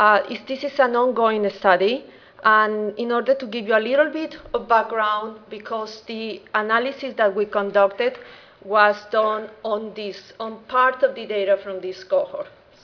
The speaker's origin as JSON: {"language": "English", "town": "Houston", "region": "Texas", "country": "United States", "said": "I'm coming from Houston, Texas."}